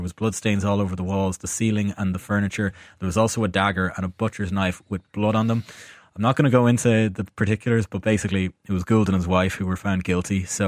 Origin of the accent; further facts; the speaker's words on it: Ireland; Which I think was a particular affront as an Irish person. If you think of, like, we wear shorts from March onwards.